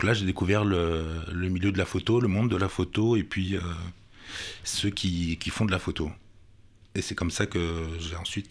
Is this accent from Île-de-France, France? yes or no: yes; Paris, Île-de-France, France; moi je viens de Paris